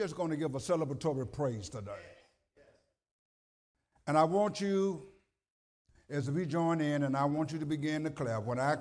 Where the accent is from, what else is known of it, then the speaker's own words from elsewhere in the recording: Houston, Texas, United States; born there; I'm from Houston, Texas by birth. Was raised in a segregated society.